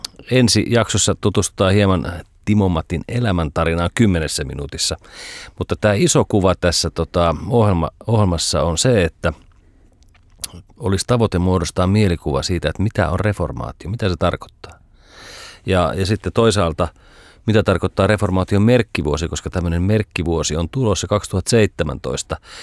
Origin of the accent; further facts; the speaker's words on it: Jyväskylä, Central Finland, Finland; born there; mulla on suku juuri Savossa. Äidin puolelta Pohjanmaalla, mutta mä oon syntynyt Jyväskylässä